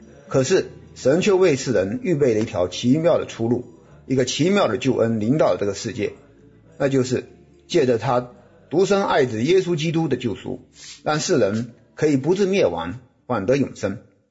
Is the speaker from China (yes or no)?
yes; China; 而且我们中国人也早就说，真正的公平就是王子犯罪与庶民同罪